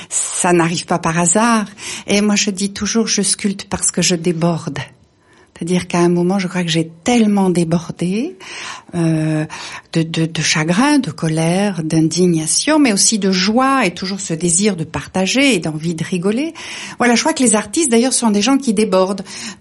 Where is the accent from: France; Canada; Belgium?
France; Paris, Île-de-France; also born or lived in Burgundy / India; now in Tarn-et-Garonne, France; on est parisien au départ, on a vécu en Bourgogne, on a vécu en Inde, on travaille à Bangkok